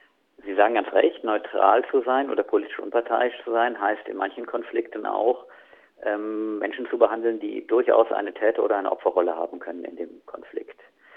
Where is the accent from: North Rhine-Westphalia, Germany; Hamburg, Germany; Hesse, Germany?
North Rhine-Westphalia, Germany; Bonn; now in Neumarkt, Germany; Ich bin 47 Jahre alt und ich bin von Hause aus Anästhesist. Ich komme ursprünglich aus Bonn und bin jetzt seit 5 Jahren in der Anästhesie am Klinikum Neumarkt.